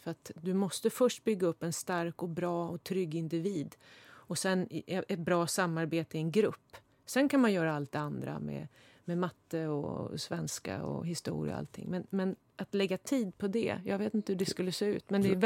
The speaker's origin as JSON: {"language": "Swedish", "town": "Hudiksvall", "region": "Gävleborg County", "country": "Sweden", "tie": "born or raised there", "said": "när jag växte upp i Hudiksvall, visste man ju inte ens om eller att det fanns något som hette självkänsla"}